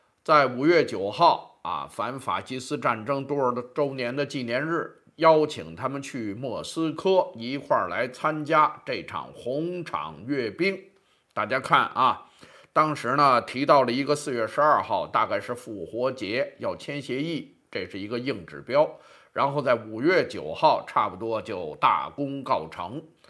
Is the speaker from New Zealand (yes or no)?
yes; New Zealand; 我可以负责任的讲，我们新西兰人也有基层民众